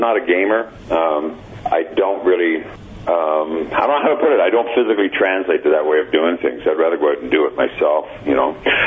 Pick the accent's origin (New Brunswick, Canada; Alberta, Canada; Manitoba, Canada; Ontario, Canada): Ontario, Canada; Toronto; being a Canadian and from Toronto